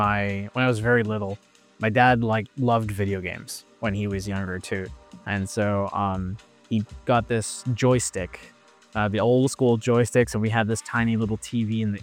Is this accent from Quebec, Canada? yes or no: no; Toronto, Ontario, Canada; I was born here in Canada. I grew up in Scarborough, over the east side of Toronto. And my family, half my family is Italian. The other half is Dutch, from Amsterdam.